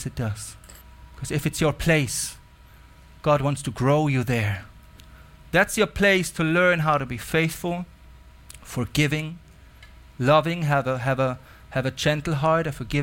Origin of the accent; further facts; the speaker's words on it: Germany; English is a second language; I come from Germany and I was part of a youth movement called the Jesus Freaks.